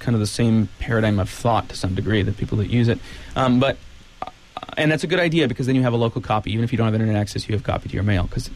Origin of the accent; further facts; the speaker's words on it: Ben Lomond, California, United States; In Ben Lomond, Randy, welcome to GeekSpeak, my hometown.